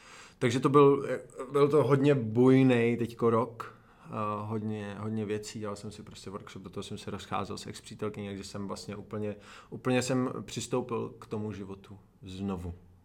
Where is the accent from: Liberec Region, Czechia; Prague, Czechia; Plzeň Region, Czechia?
Prague, Czechia; also born or lived in Most; narodil jsem se v Praze, taky jsem trošku vyrůstal v Mostě a chodil jsem potom na anglický gymnázium v Praze